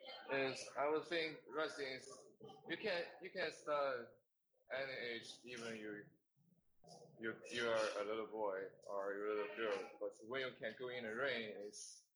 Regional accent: Henan, China; English is a second language; Yeah, I come from China.

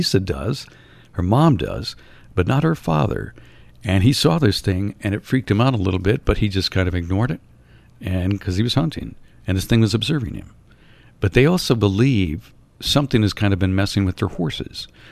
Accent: Norway, Michigan, United States; It's not far from my hometown in Norway, Michigan.

